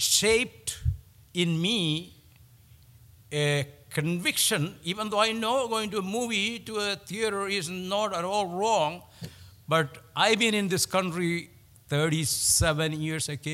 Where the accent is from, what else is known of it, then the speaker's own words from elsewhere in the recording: India; Where I am from, where we grew up, in that particular part of India, the assemblies, there were a few things they practiced.